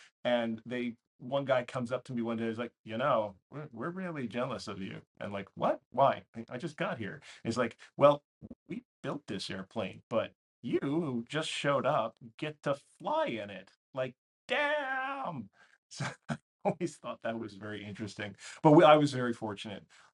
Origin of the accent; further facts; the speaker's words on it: Edmonton, Alberta, Canada; I grew up in Edmonton, Alberta, Canada. I'm a Canuck originally.